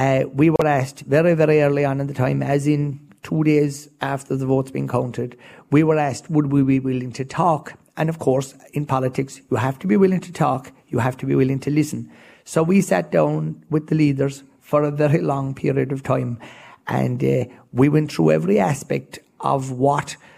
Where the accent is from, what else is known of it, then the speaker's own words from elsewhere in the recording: Munster, Ireland; So, yes, I'm coming from Kerry. This is the heart of my base.